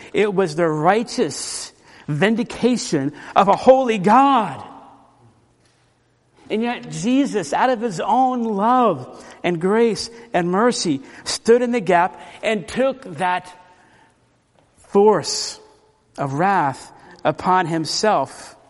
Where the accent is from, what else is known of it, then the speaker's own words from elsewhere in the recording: Orlando, Florida, United States; When I was growing up in Orlando, Florida, there were orange groves everywhere.